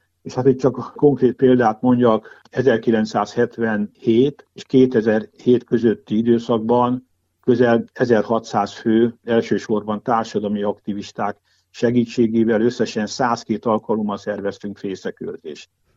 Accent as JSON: {"language": "Hungarian", "region": "Budapest", "country": "Hungary", "tie": "born or raised there", "said": "én Budapesten a Péterhegy környékén nőttem fel, ott is rengeteg űrge volt"}